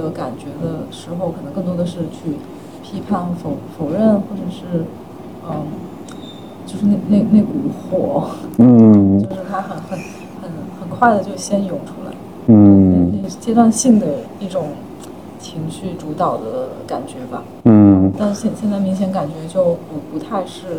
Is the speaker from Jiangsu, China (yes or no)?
no; Guangdong, China; 就是因为我们都在广东长大嘛，是制造业很发达的那个珠三角区域